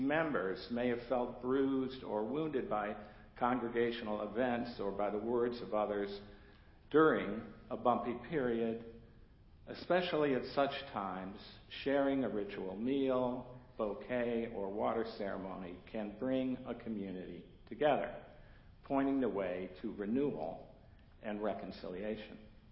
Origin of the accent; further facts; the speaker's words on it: Cleveland, Ohio, United States; also born or lived in California; I grew up in Cleveland.